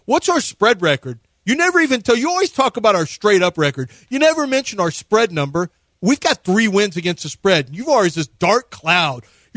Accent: Texas, United States; but I'm a Texan, so if I say Amarillo and Lubbock's the same, they're the same.

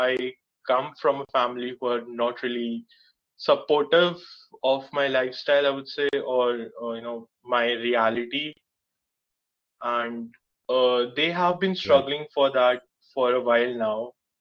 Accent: Delhi, India; And I am from South Delhi.

